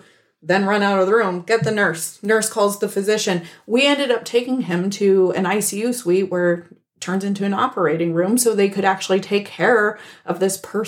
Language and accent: English; Portland, Oregon, United States; I mean, coming from Portland, Oregon, right?